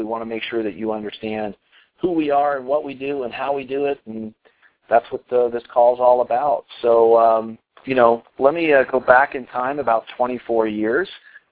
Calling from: Colorado, United States; I'm calling in from Colorado this evening.

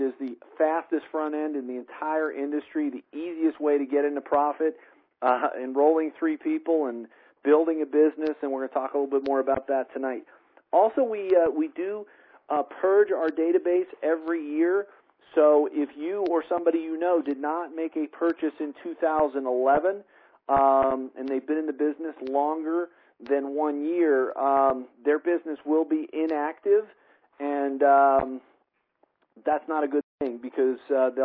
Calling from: Colorado, United States; I'm calling in from Colorado this evening.

